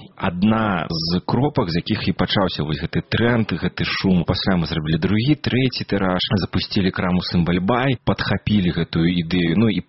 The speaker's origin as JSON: {"language": "Russian", "country": "Belarus"}